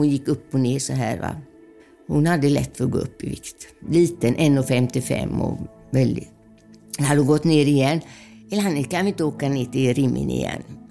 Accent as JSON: {"language": "Swedish", "town": "Gothenburg", "region": "Västra Götaland County", "country": "Sweden", "tie": "born or raised there", "said": "Och i född 1956. Jag föddes i Majorna i Göteborg, om man säger. Och jag är en äkta majtus, om man säger, riktigt göteborgare. Och det hör man när jag pratar, för mitt språk har jag inte glömt"}